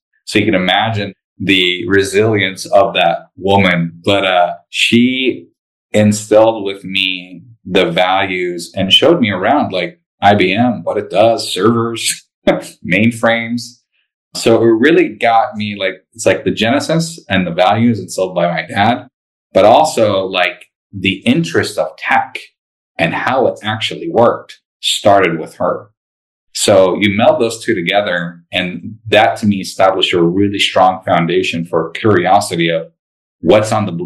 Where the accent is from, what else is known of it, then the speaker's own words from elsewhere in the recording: Latakia, Latakia Governorate, Syria; moved away; So I immigrated from Syria in a city called Latakia, which is basically a port town in the northwest part of the country.